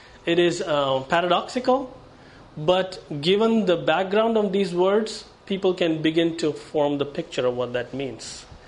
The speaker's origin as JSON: {"language": "English", "country": "India", "said": "I became a Christian almost 10 years ago. I came from India. I was in graduate school."}